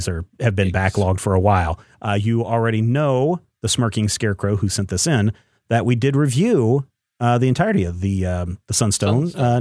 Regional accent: Portland, Oregon, United States; moved away as an adult; now in Seattle, United States; since I grew up in Portland, Oregon, went to the University of Northern Washington, and now live in Seattle.

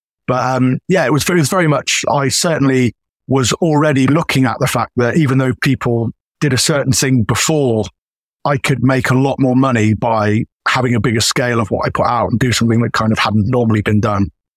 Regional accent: United Kingdom; being a Brit

